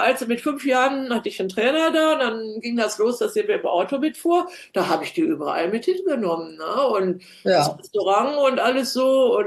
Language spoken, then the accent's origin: German; Northern Germany, Germany; now in Bamberg, Germany